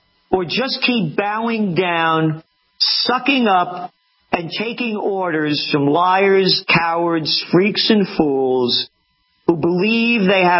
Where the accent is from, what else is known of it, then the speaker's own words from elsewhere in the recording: Bronx, New York, United States; born there; I'm Italian-American. A Napolitano, born in the Bronx.